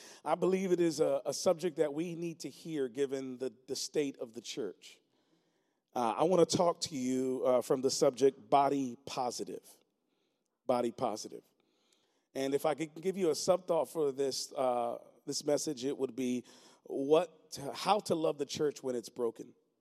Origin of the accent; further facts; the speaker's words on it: Lancaster, Pennsylvania, United States; I'm from Lancaster, Pennsylvania. We say Lancaster. There's no A. It's just an I.